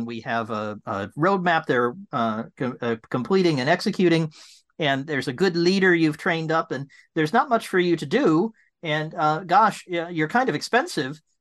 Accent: England, United Kingdom; So I'm sitting here in England. I'm English, although I don't sound like it. I talk a little funny. And I'm sitting in my 600-year-old house near the Channel Tunnel.

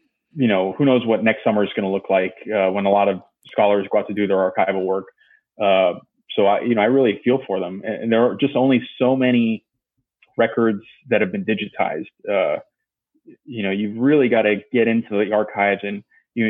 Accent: Los Angeles, California, United States; From Los Angeles, California.

